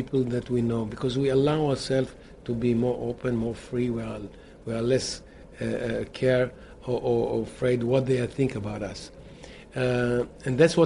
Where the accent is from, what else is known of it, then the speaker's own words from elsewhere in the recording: Israel; English is a second language; we are from Israel, remote Israel